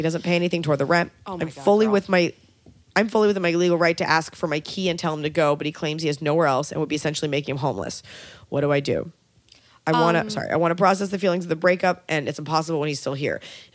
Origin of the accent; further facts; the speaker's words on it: Dallas, Texas, United States; I always felt that growing up in Dallas that I would go to New York for stuff and men would talk to me and look at me.